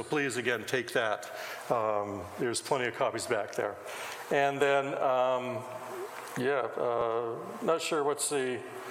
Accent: Toronto, Ontario, Canada; born there; I was born in Toronto. I work in Ottawa.

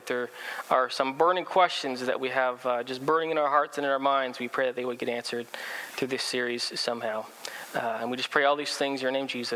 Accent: Ontario, Canada; I'm coming from Ontario

